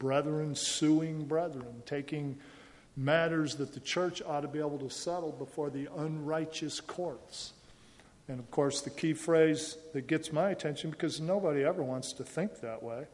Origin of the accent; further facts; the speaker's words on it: United States; Man, I'm an American. I have rights. And that's kind of the way we're brought up.